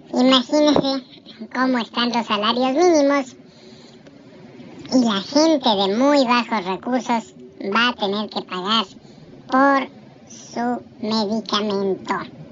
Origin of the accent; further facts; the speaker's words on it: Mexico; hay muchos derechos que a nosotros como mexicanos pues no se nos dan